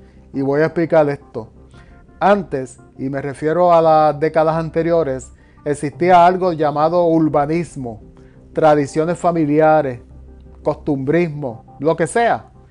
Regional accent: Manatí, Puerto Rico; el paseo nocturno por la calle McKinley de mi pueblo de Manatí

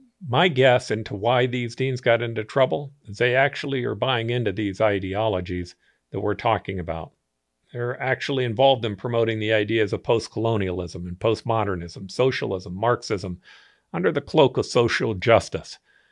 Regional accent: United States; I thank God I'm an American.

